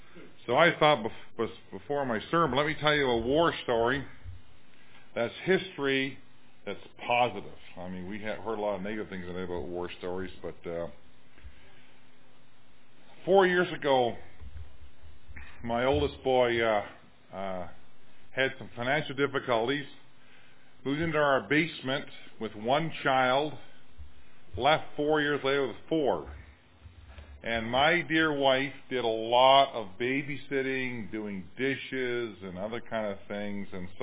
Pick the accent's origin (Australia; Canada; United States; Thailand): Canada; I'm a Canadian, but I get choked up. I'm a Moody grad from Chicago, so I spent 5 years in America getting an education, so I'm part American, I guess